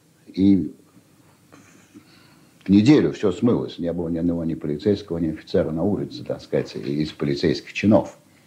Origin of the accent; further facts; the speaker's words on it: Saint Petersburg, Russia; born there; Я родился в Петербурге в 1905 году, 3 апреля, на Бассейной улице.